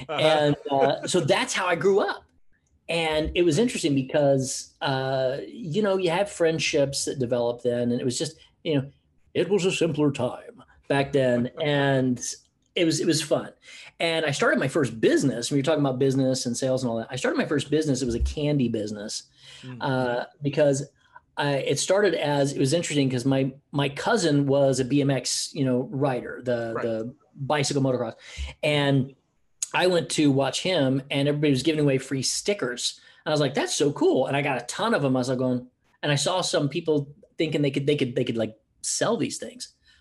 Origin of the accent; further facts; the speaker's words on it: Oklahoma, United States; also born or lived in Houston, United States; my childhood was kind of like most people's. I grew up in Oklahoma and Houston.